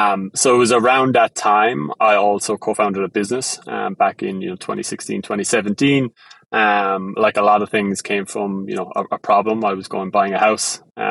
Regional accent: Ireland; accent: Irish; now in United States; Obviously, you can hear my Irish accent. It's very thick, so I'll slow down as we speak.

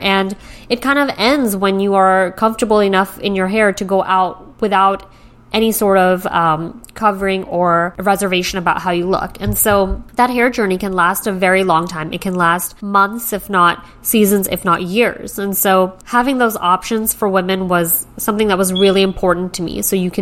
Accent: New York City, New York, United States; Growing up in New York City, I always loved to take in all the fashion in the city

